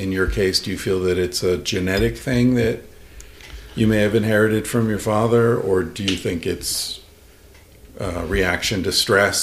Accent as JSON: {"language": "English", "country": "Ireland", "said": "I just got used to it in Spain, you know. And I'm Irish, so I think there's a proclivity to..."}